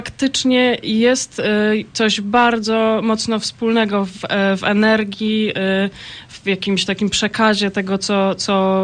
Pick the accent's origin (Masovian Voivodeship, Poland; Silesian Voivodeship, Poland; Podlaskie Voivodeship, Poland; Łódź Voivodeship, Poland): Masovian Voivodeship, Poland; Warsaw; Nie, jesteśmy z Warszawy.